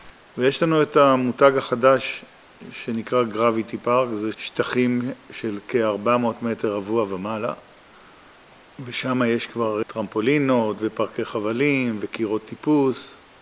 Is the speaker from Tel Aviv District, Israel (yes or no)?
yes; Ramat HaSharon, Tel Aviv District, Israel; גדלתי ברמת השרון.